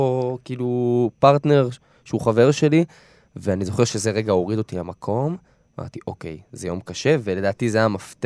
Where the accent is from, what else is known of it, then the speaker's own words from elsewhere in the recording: Kfar Saba, Central District, Israel; ילד שמנת מכפר סבא